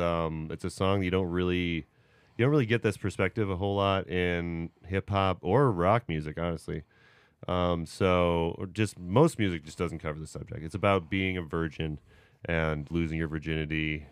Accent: Beloit, Wisconsin, United States; but I'm from Beloit.

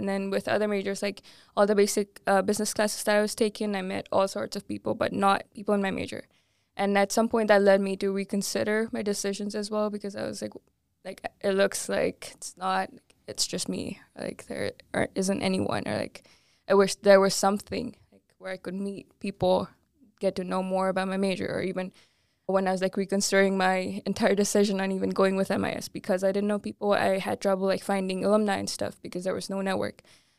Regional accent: Nepal; I'm an international student. I'm from Nepal.

